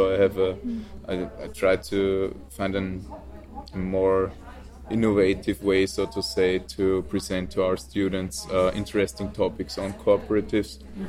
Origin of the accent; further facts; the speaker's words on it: Vienna, Austria; I'm from Vienna